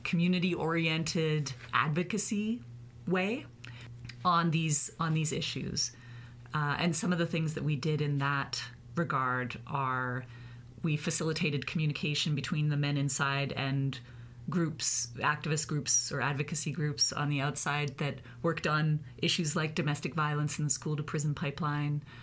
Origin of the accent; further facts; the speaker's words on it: Canada; also born or lived in United States; So I grew up in Canada. I did, all of my education in Canada.